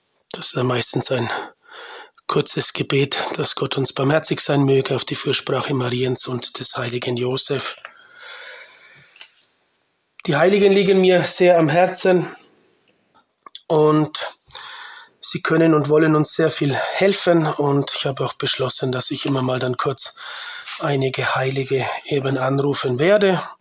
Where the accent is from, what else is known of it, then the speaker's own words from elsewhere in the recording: Bavaria, Germany; now in Liechtenstein; Ich bin 48 Jahre alt, bin aus Bayern und wohne und arbeite als Diözesanpriester im kleinen Erzbistum Vaduz in Liechtenstein.